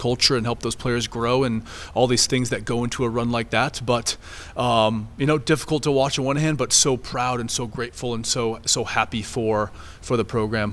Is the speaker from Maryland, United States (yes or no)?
no; Vermont, United States; born there; Honestly, I was born in Vermont, and I absolutely love this state.